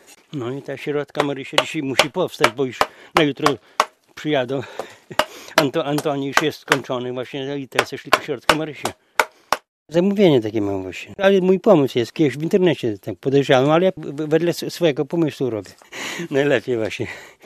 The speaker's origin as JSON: {"language": "Polish", "town": "Kamienna Stara", "region": "Podlaskie Voivodeship", "country": "Poland", "tie": "born or raised there", "said": "pochodzę z Kamiennej Starej od urodzenia. Sołtysem jestem, wsika w kolonie Kamienna Stara."}